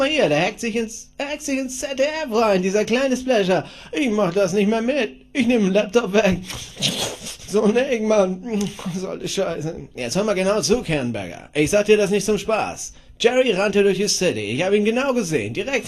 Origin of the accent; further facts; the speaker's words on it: Kiel, Schleswig-Holstein, Germany; Ich komme auch aus Kiel. Ich kenne mich aus.